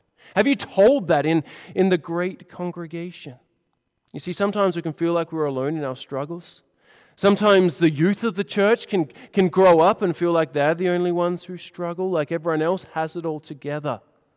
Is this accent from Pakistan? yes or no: no; Australia; If you're not Dutch here, I'm not Dutch, I'm Australian, but it goes back in my genes.